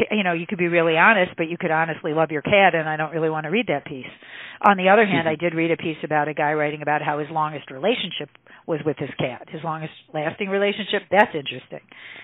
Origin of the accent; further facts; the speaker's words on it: Michigan, United States; what was it like growing up in Michigan with a doctor father having a normal family and a normal life?